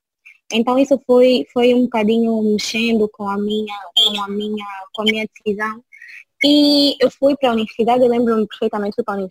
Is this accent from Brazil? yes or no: no; Angola; now in Portugal; tenho 23 anos de idade. Sou angolana, sou formada em comunicação, em ciências da comunicação pela Universidade Independente de Angola. Moro em Luanda, nesse momento em Portugal